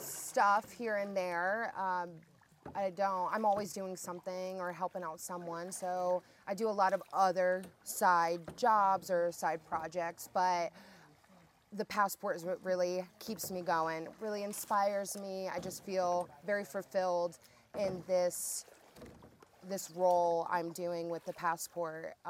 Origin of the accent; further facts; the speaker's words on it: Weeki Wachee, Florida, United States; now in St. Petersburg, United States; I grew up in WikiWatchy area. And then just with school and then jobs, I've migrated a little south to where I now reside in St. Pete, Florida, which is just outside of Tampa.